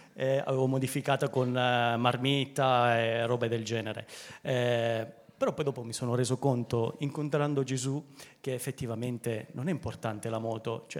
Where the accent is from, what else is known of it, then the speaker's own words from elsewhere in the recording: Sicily, Italy; also born or lived in Germany; Io sono nato in Germania, contrariamente a quello che si può pensare, perché sono siciliano. Sono cresciuto fino all'età di 6 anni in Germania.